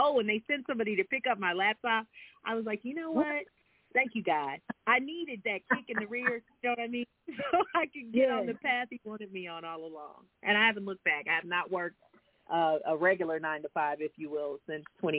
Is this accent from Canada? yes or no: no; Indianapolis, Indiana, United States; now in Duluth, United States; Actually, Duluth, Georgia now. So, yeah, it's home. My hometown was Indianapolis, but I am a Midwest girl by blood, though.